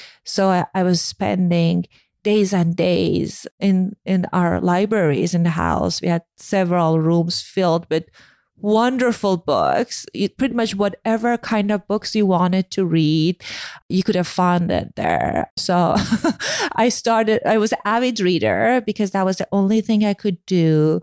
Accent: Iran; I grew up in Iran, as many of you guys heard me talking about it in the past. I was born right after Iranian Revolution, in the midst of Iran-Iraq War.

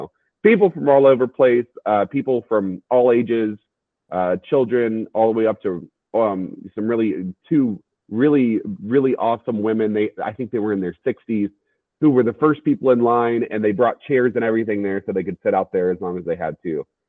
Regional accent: West Virginia, United States; I let it slip that I'm actually not from Ohio County, that I'm from Kanawha County. So we could have a little bit of that communion there, being a South Central West Virginia kind of type.

